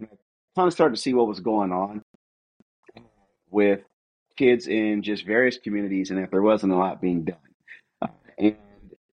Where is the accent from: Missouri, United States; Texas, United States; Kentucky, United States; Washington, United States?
Washington, United States; Seattle; So I was in Seattle, grew up a single parent household with my mom, living in basically the hood.